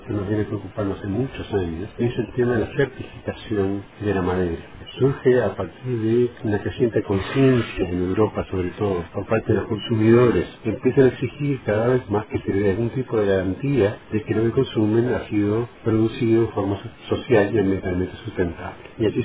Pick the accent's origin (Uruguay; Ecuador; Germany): Uruguay; soy uruguayo